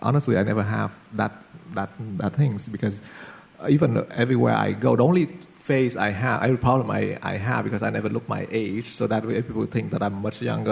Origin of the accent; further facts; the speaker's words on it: Montreal, Quebec, Canada; I come from Montreal, and we have a thing between Montreal and Toronto, right?